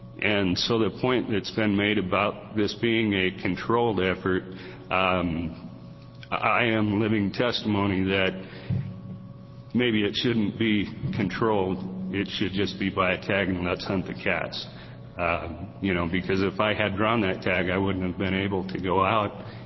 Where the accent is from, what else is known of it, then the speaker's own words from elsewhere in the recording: Astoria, Oregon, United States; I came from Astoria, Oregon.